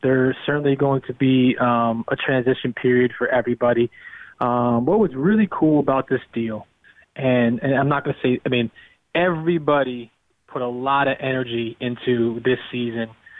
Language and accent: English; Brooklyn, New York, United States; Not to mention, I'm from Brooklyn.